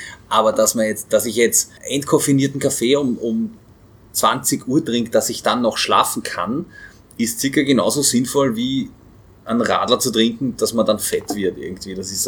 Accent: Vienna, Austria; Also da, wo ich herkomme, nämlich von da, ja, wo wir jetzt gerade sind, in Wien-Simmering, Sissi-Simmering, da trinkt man das Bier noch ungestreckt.

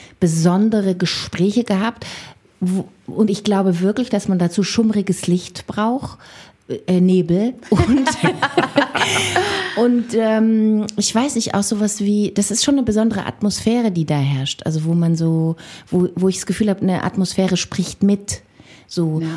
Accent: Baden-Württemberg, Germany; ich bin ja Schwäbin

